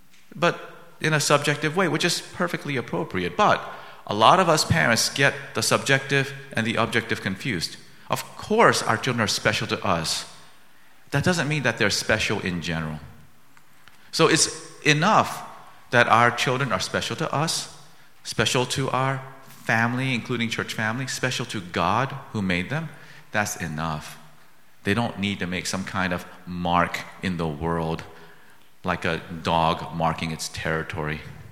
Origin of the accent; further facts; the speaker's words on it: Minnesota, United States; but I was kind of being Minnesotan, just a bit more special than others